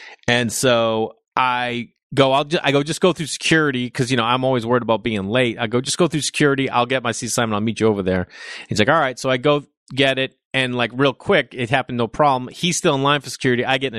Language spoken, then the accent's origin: English; Massachusetts, United States; this is a friend I grew up with in Massachusetts.